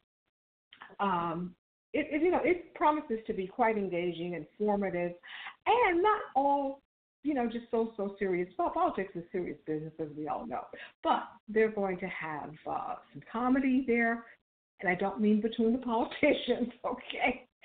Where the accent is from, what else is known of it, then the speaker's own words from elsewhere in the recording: the South, United States; I'm from the South, and you know, we have this thing about being polite, Southern comfort.